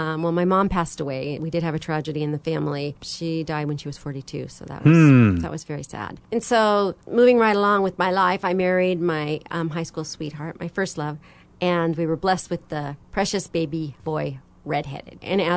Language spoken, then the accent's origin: English; Oregon, United States; also born or lived in California; We moved from California when I was around 5 years old. Mm-hmm. So I've been most an Oregonian, but I still have a piece of my heart in California.